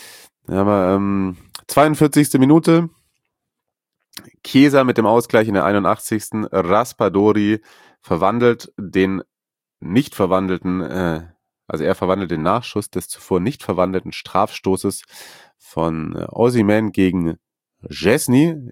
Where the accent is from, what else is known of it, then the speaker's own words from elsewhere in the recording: Baden-Württemberg, Germany; Aber SCHE, scharfes S, dreierles S, wie man bei uns in Schwabe früher gesagt hat, dreierles S.